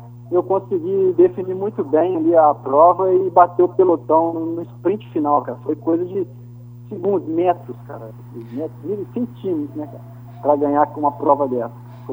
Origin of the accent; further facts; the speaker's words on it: Minas Gerais, Brazil; venho participando de algumas provas regionais, porque eu sou de Minas Gerais.